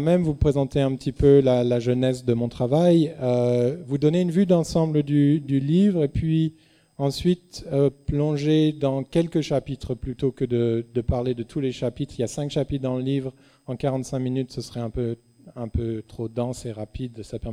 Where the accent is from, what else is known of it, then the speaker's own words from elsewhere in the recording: France; born there; moved away as an adult; je suis né en France, j'ai émigré aux États-Unis en 1996 pour poursuivre des études de musique.